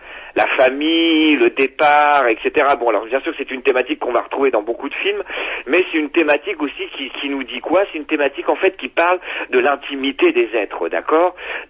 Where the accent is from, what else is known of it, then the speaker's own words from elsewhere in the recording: Rouen, Normandy, France; Et puis donc, comme je venais de Rouen, ça m'a semblé bien en fait de pouvoir réunir ces deux mondes un petit peu, quoi.